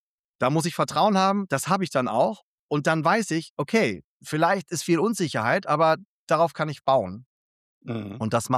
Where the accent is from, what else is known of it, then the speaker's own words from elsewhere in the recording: Hamburg, Germany; so als Hamburger